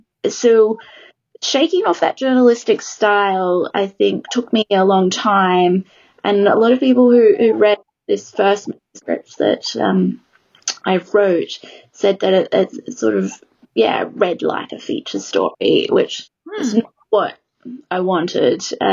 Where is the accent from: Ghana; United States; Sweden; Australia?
Australia; now in Copenhagen, Denmark; So I have dual citizenship. I'm Australian, and I have Italian heritage.